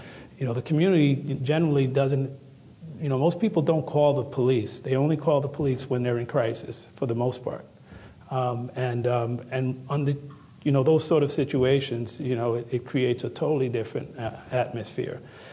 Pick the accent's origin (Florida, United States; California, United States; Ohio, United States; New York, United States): New York, United States; New York City; My mother asked me, and you know, we grew up in the Bronx.